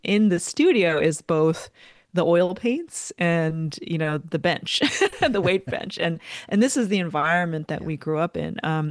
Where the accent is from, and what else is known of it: New York, United States; born or raised there